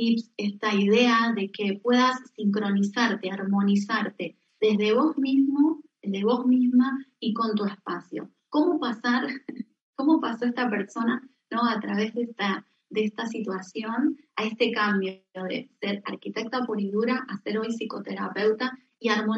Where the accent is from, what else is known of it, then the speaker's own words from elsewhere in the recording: Argentina; now in Spain; yo no, yo soy argentina, aunque vivo aquí en España